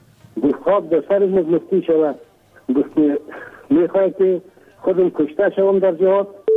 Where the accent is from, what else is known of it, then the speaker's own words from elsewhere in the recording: Kabul, Afghanistan; اصلا از کابل هستم.